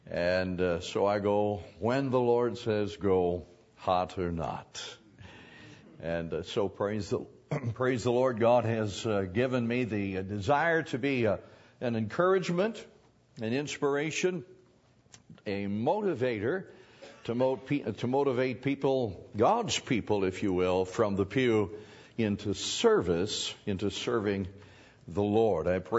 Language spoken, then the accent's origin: English; Oshkosh, Wisconsin, United States; I'm from Oshkosh, Wisconsin, and came to be a blessing, actually, is my heart's desire.